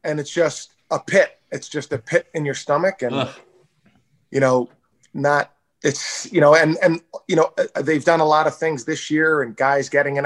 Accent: Philadelphia, Pennsylvania, United States; So, you know, I grew up in Philadelphia.

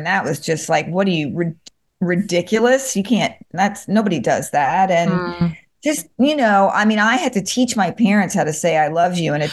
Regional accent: United Kingdom; So I think it was a combination of being British and Jewish.

